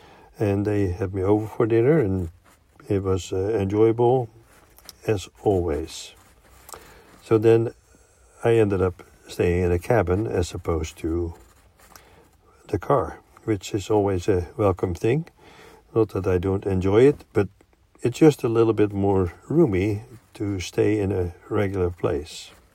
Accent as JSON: {"language": "English", "town": "Naaldwijk", "region": "South Holland", "country": "Netherlands", "tie": "born or raised there", "said": "I did not need to go to my hometown yet, in Naaldwijk."}